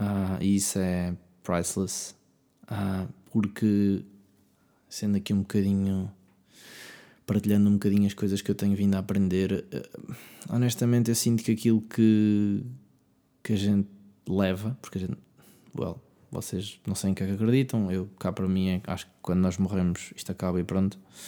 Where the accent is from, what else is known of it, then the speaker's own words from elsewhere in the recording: Coimbra, Centre, Portugal; eu não sou de Coimbra. Quer dizer, mais ou menos. Eu nasci em Coimbra, sou da minha idade. Vivo em Coimbra. Se calhar sou de Coimbra, não é?